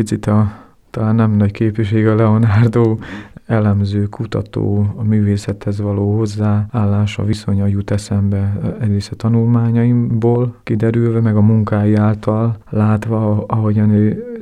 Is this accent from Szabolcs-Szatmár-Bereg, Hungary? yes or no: yes; Baktalórántháza, Szabolcs-Szatmár-Bereg, Hungary; also born or lived in Berkesz / Pétervására / Tiszadob; volt a csecsemő otthon, az Baktalúrendházán, Berkeszen, Pétervásári, Heves megyében, például egy kisebb, családiasabb állami gondozási hely, és Tiszadob.